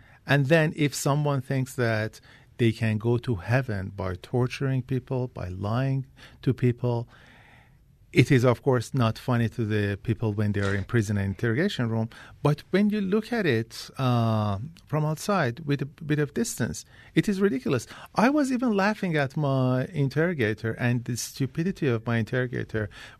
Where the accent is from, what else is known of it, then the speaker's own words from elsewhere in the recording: Iran; I mean, when I was growing up in Iran